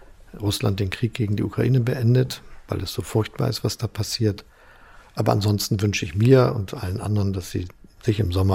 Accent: Germany; Die Deutschen, und ich bin ein Deutscher, sind ja sehr berufsorientiert.

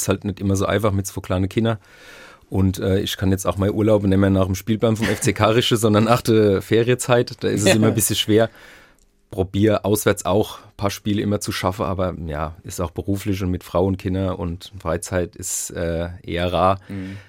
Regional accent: Worms, Rhineland-Palatinate, Germany; born there; in Worms das Große, was ich am Dom gemacht habe, weil es halt in meiner Geburtsstadt ist

